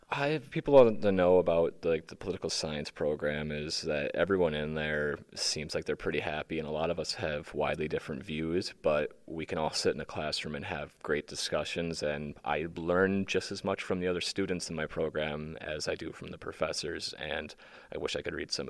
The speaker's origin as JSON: {"language": "English", "town": "Lino Lakes", "region": "Minnesota", "country": "United States", "said": "I'm a junior here at UWS. I'm from Lionel Lakes, Minnesota, 20 years old, and I'm a political science and history major."}